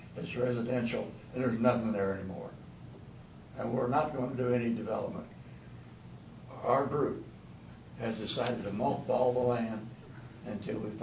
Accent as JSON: {"language": "English", "town": "Joplin", "region": "Missouri", "country": "United States", "said": "I'm from Joplin, Missouri."}